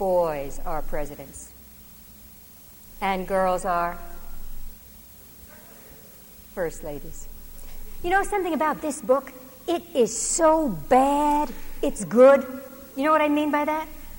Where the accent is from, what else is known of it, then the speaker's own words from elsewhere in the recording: Maine, United States; I remember when I was growing up in New England, which is quite conservative, small town state in Maine